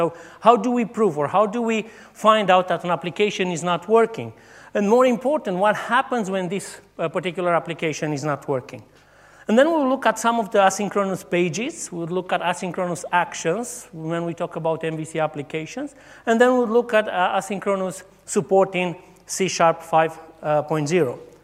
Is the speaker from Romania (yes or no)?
yes; Romania; English is a second language; now in Spain; I'm coming normally from Romania, but I'm traveling with a Swedish passport. I'm driving with a Bermudian license. I live in Spain and I work in England.